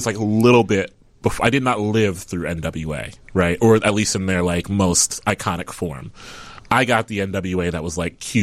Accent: Midwest, United States; I mean, I grew up in the Midwest, but I had a strong East Coast rap bias.

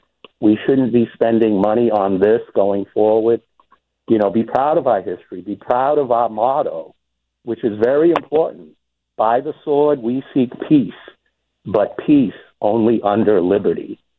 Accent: New Bedford, Massachusetts, United States; You know, I'm a proud Massachusetts man. I was born and raised in New Bedford, served as a police officer for 40 years.

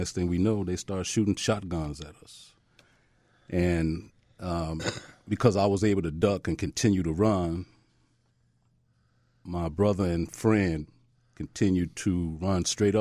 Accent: Chicago, Illinois, United States; Out of various situations that occurred while I was growing up in Englewood

